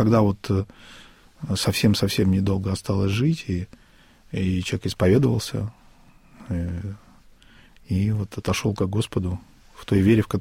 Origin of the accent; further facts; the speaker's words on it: Russia; born there; А я просто православный, потому что я родился в России.